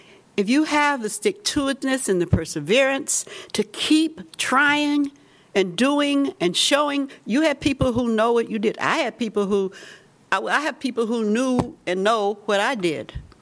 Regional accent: South Carolina, United States; moved away as an adult; now in Iowa City, United States; I am actually from South Carolina, but I lived in Iowa City longer than anywhere else.

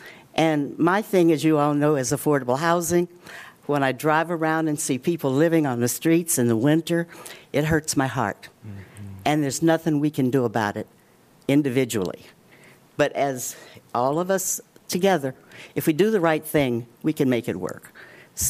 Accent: St. Louis, Missouri, United States; now in Iowa City, United States; I am not from Iowa City. Everybody knows I'm from St. Louis.

